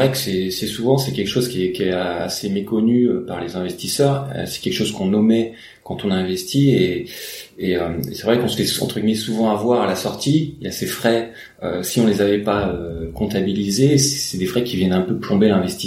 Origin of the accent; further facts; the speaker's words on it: France; Alors c'est vrai que en tant que Français, nous on a un peu plus l'habitude des SCPI